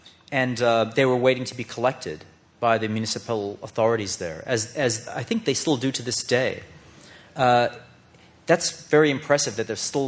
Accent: Australia; I grew up in Australia. That's where I spent my childhood.

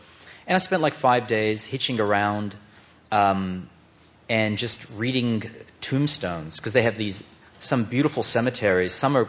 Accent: Australia; I grew up in Australia. That's where I spent my childhood.

